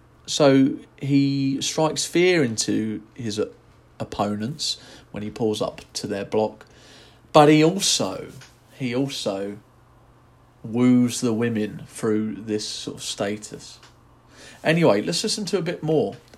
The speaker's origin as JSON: {"language": "English", "town": "Gillingham", "region": "South East England", "country": "United Kingdom", "said": "I'm not from London, I'm from Gillingham in Kent"}